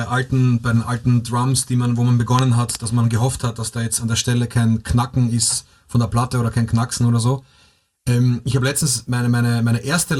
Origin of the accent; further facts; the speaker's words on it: Vienna, Austria; Es gab halt, zumindest bei uns in Wien, gab es halt nicht wirklich was.